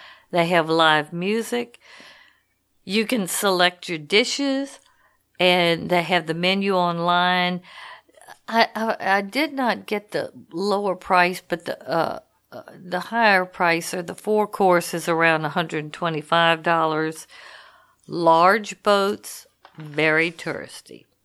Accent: Louisiana, United States; I'm from Louisiana, and I've always been very inquisitive, love adventure, exploring. So I've done a lot of different things in Louisiana.

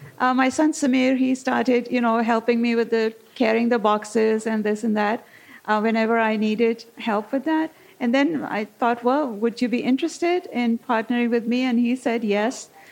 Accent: Pakistan; growing up in Pakistan, we usually have the fresh cheese, which is the paneer, and that's all I knew.

